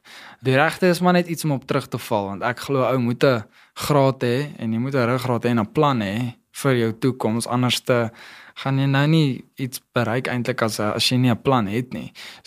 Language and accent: Afrikaans; Randfontein, Gauteng, South Africa; also born or lived in Pretoria; Ek is gebore in Pretoria, ek het groot geword in Randfontein, toe is ek hoërskoolloopbaan, is ek in Krugersdorp, hoërskool Krugersdorp Noord gewees